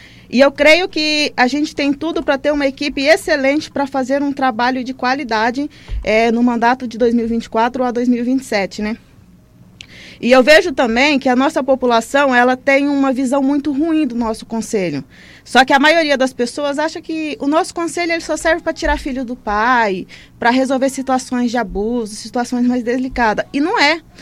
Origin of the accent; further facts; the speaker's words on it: Vila Bela, Brazil; Eu não sou natural de Vila Bela, mas resido aqui desde os meus um aninho de idade.